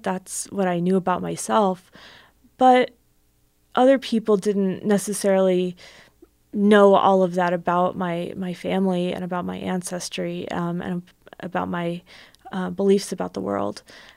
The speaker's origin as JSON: {"language": "English", "region": "New Jersey", "country": "United States", "tie": "born there", "said": "I was born in New Jersey, and I always knew that I was Cowlitz"}